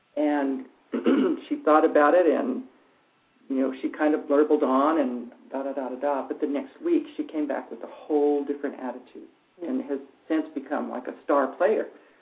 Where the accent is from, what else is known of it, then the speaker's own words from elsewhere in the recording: Texas, United States; I grew up in Texas, and there's lizards, you know, and the longer the lizard's tail was, the easier it was to catch it.